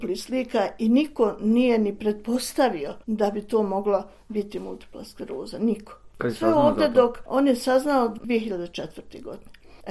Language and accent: Bosnian; Brčko District, Bosnia & Herzegovina; a ja sam iz Brčkog distrikta.